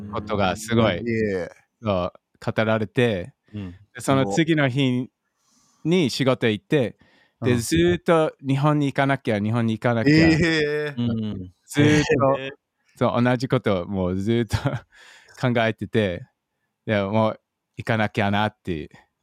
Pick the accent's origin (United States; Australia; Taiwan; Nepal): Australia; Melbourne, Victoria; メルボルン出身です。